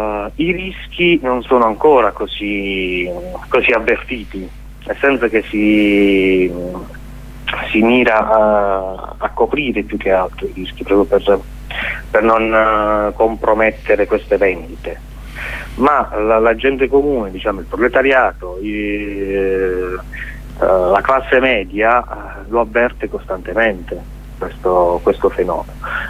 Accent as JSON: {"language": "Italian", "region": "Basilicata", "country": "Italy", "said": "Io sono lucano, in Basilicata tutta la popolazione è molto cosciente dei danni"}